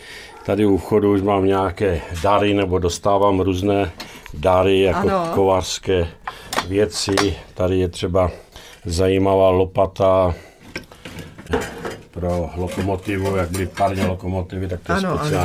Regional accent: Horní Datyně, Moravian-Silesian Region, Czechia; Jsem místní patriot z Horních Datyn, takže preferuju, když to budou věci, které mají vztah k Horním Datyním.

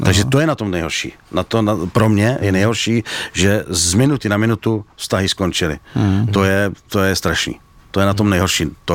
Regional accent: Pardubice Region, Czechia; pocházím z Pardubického kraje

